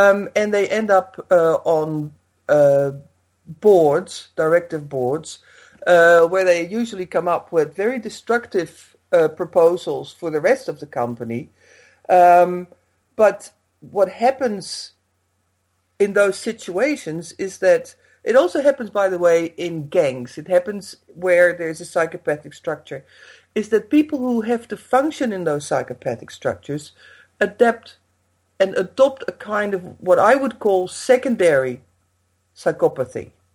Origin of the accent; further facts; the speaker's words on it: Netherlands; in what used to be my home country, Holland